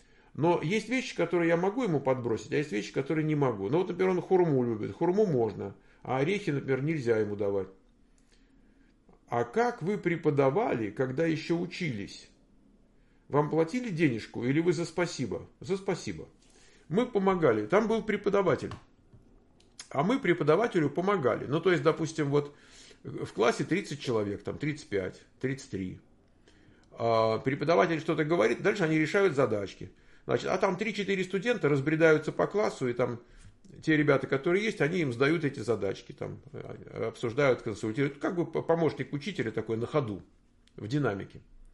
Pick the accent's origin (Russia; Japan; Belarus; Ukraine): Russia; Moscow; moved away as an adult; now in Sunnyvale, United States; Я из Москвы. Там родился, там жил. В 34 года переехал. Вот ровно полжизни назад. Вот мне сейчас 68. А в 34 переехал. А в Штатах мы в Кремниевой долине. Живем в городе Саннивейл.